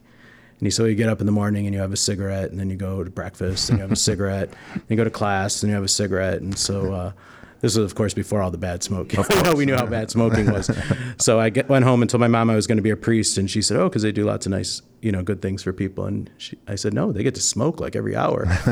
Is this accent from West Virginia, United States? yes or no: no; Sheffield Lake, Ohio, United States; also born or lived in Westlake; So I grew up in Sheffield Lake and then Westlake. I am the oldest of 6 kids.